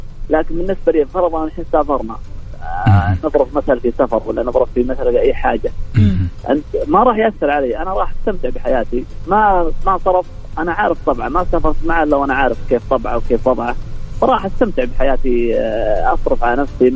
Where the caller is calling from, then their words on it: Najran, Najran Province, Saudi Arabia; أنا أكلمكم من نجران.